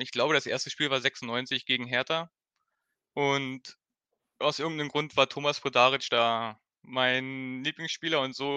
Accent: Brandenburg, Germany; accent: Berlin; Aber tatsächlich komme ich aus dem wunderschönen Land Brandenburg, so ja eine Stunde südlich von Berlin, aus einer Kleinstadt in Teltow-Fleming. Aus Jüterbock.

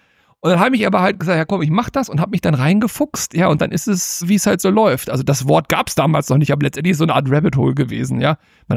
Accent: Hanover, Lower Saxony, Germany; ich bin gebürtiger Hannoveraner und mein Heimatverein ist natürlich Hannover 96.

